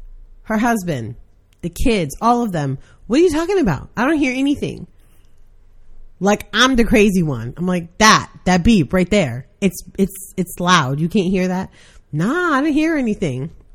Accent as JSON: {"language": "English", "region": "New York", "country": "United States", "said": "I'm from New York, so"}